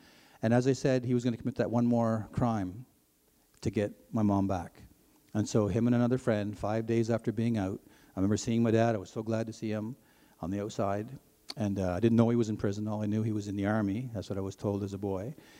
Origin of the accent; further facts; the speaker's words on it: Toronto, Ontario, Canada; I grew up in Toronto, from Ontario. And my mother was actually from somewhere just south of here, somewhere around the Georgian Bay area. She's Ojibwe native, my mom.